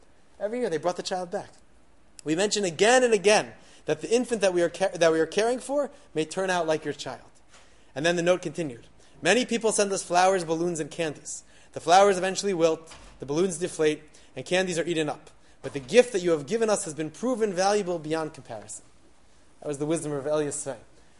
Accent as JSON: {"language": "English", "town": "Philadelphia", "region": "Pennsylvania", "country": "United States", "tie": "born or raised there", "said": "I grew up in Philadelphia"}